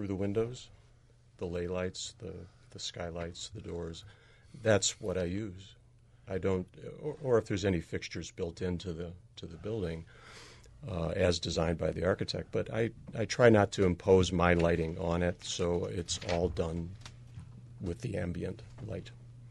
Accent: St. Louis, Missouri, United States; St. Louis, originally.

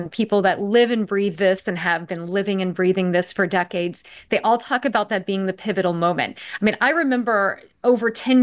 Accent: St. Louis, Missouri, United States; now in Washington, United States; So I grew up in St. Louis and then, you know, got into journalism and traveled the world. So I'm in Washington, D.C. today.

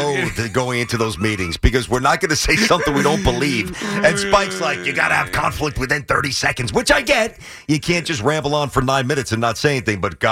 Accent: New York City, New York, United States; growing up where I grew up in Flatbush, we'd go to Bay Ridge a lot.

